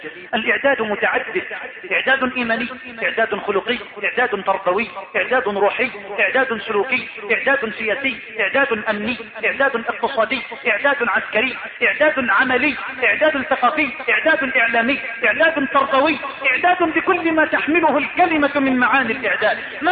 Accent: Egypt; بلدنا مصر

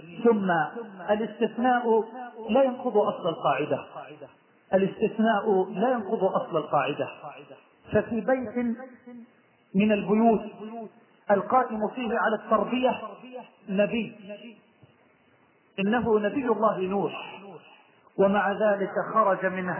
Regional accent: Egypt; بلدنا مصر

